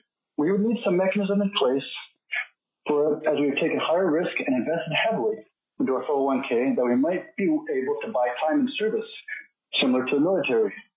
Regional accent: North Pole, Alaska, United States; born and raised in North Pole, speaking on my own behalf as a private citizen

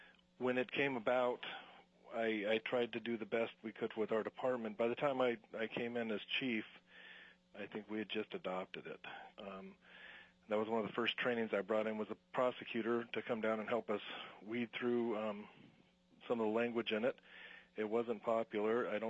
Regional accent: Ketchikan, Alaska, United States; I grew up in Alaska. Ketchikan and Kodiak, went to college in Anchorage and Fairbanks

